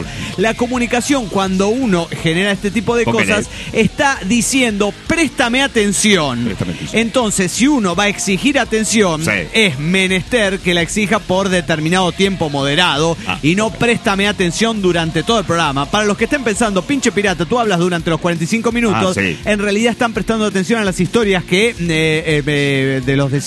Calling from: Guadalajara, Jalisco, Mexico; de Guadalajara, Jalisco, México.

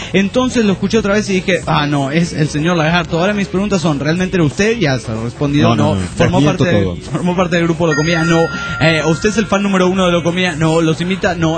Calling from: Bahía Blanca, Buenos Aires Province, Argentina; de Bahía Blanca.

